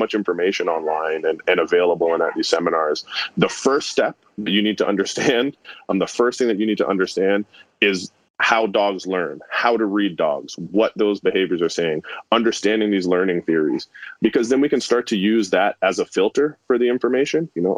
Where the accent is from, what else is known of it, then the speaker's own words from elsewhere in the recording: Ontario, Canada; also born or lived in United States; So I'm originally from Canada, the Toronto area. So we ended up back, me and my wife moved back up here once we kind of started the business.